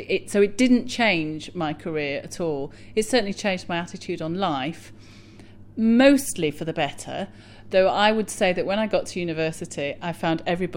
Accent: Leeds, Yorkshire and the Humber, United Kingdom; now in London, United Kingdom; I live in North London. Originally, I'm from Leeds.

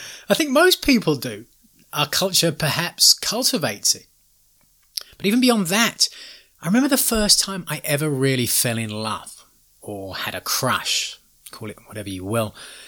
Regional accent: England, United Kingdom; growing up in England

